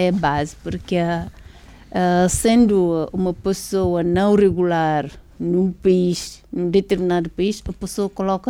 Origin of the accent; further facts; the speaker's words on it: Portugal; É como nós, portugueses, já sabemos que a diáspora portuguesa é muito grande.